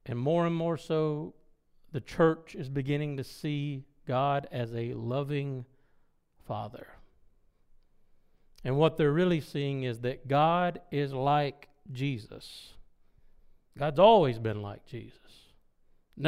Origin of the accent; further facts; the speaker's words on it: South Carolina, United States; I was ready to fight because I grew up in South Carolina. You couldn't swing a dead cat without hitting a Baptist.